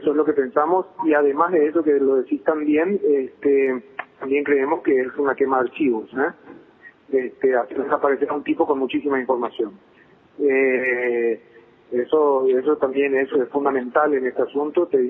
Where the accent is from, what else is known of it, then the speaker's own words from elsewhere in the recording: Asunción, Paraguay; soy de Asunción, de la capital, ¿verdad? Pero, y esto, bueno, como sabes, está a 300 kilómetros.